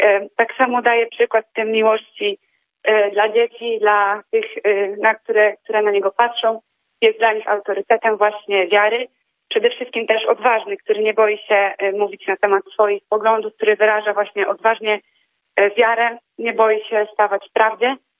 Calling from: Rumia, Pomeranian Voivodeship, Poland; No ja z Rumi.

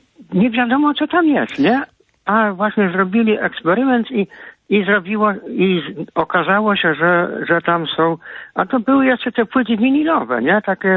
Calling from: Słupsk, Pomeranian Voivodeship, Poland; przedstawiam się jeszcze raz … ze Słupska

